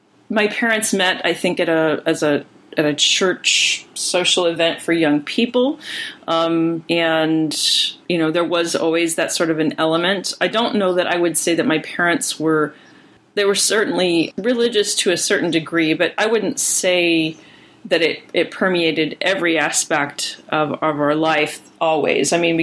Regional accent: Ohio, United States; Where I grew up in Ohio, it was fairly common to see them.

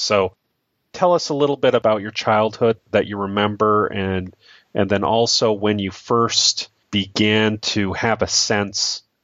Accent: Calgary, Alberta, Canada; I grew up in Calgary, Alberta, Canada, and I consider that to be part of the so-called Book of Mormon Belt.

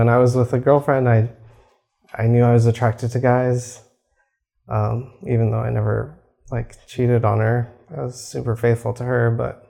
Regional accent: Gilbert, Arizona, United States; I was born into a Mexican mom and a white dad, and born and raised in Gilbert, Arizona, super Mormon community all the way.

